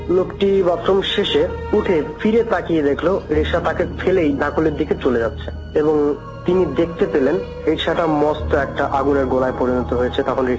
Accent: India; now in Magura, Bangladesh; আমার শৈশব ও কৈশোর ভারতবর্ষে কেটেছে।

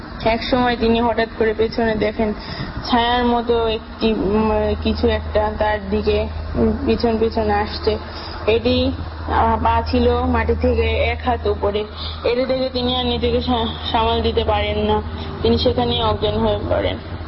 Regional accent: Pabna, Rajshahi Division, Bangladesh; আমার বাড়ি পাবনা শহরে।

